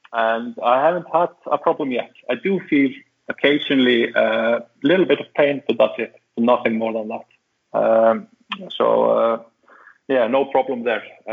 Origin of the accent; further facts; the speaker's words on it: Eastern Region, Iceland; English is a second language; when I was growing up in East Iceland in the fishing village I mentioned, being in football was the most enjoyable thing I'd ever done